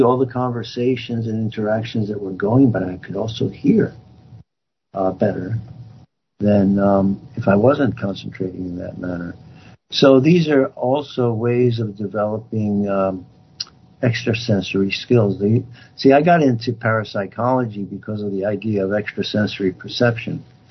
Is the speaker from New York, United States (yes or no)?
yes; New York, United States; one of the blessings I've had is growing up in New York, you know, and understanding body language.